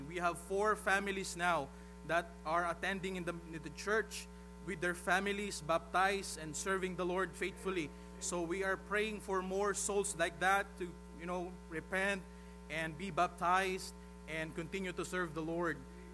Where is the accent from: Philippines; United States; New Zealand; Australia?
Philippines; We are Filipino missionaries in the Philippines. … I have with my wife, and we are both third-generation missionaries in our family.